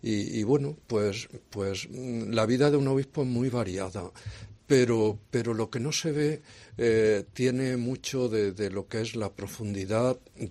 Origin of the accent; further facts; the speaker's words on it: Region of Murcia, Spain; Bueno, mi tierra vive en la calle. Murcia es algo muy externo, porque prácticamente todo el invierno puedes comer en la calle, puedes.